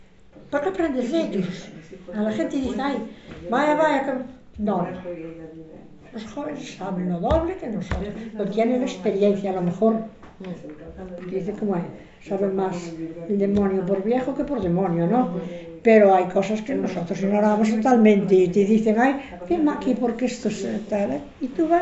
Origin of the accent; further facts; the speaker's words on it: Sotomayor, Galicia, Spain; Soy de Sotomayor. Tengo, nací el 34, sí, el 35, y ya me veis como soy, tengo 88 años